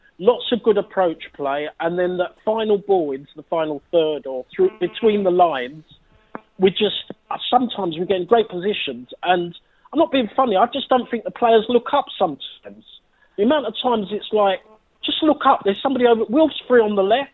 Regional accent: Catford, London, United Kingdom; I've been listening to you on the 54 bus. I'm from Catford.

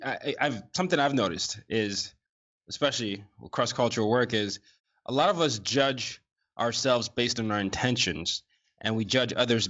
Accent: Nigeria; an American international school before going back to Nigeria, I went through this pendulum swing of being too Nigerian to not being Nigerian enough when I got back to Nigeria.

